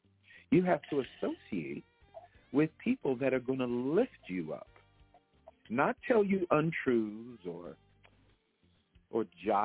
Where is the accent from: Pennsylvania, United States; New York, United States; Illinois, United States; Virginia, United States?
New York, United States; New York City; I'm a New Yorker. And New Yorkers, we don't talk out the side of our mouth.